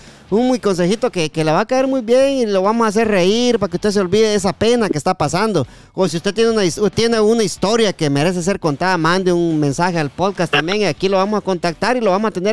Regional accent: Guatemala; lo vamos a hacer en Chapín, porque somos chapines

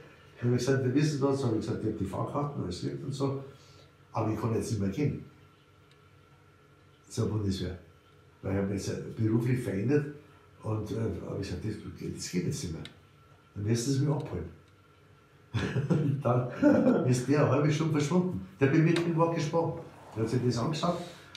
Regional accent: Hebertsfelden, Bavaria, Germany; Ich bin aufgewachsen in Hebertsfelden, das ist zwischen Eckenfeld und Verkehren, elterlicherseits von meinem Vater.

